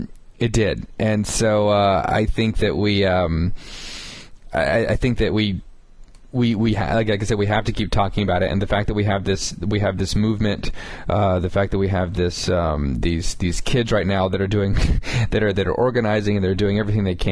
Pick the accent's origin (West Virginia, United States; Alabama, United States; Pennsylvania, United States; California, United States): Alabama, United States; Like, I grew up in Alabama. I got family that hunts.